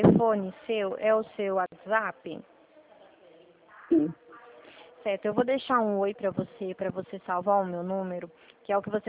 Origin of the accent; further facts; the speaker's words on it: Dracena, São Paulo, Brazil; minha cidade chama Dracena, tá?